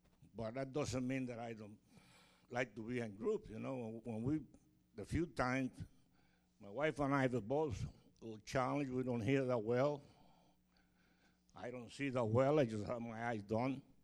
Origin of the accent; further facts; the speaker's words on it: Puerto Rico; now in United States; I grew up outside the United States, so I am from Puerto Rico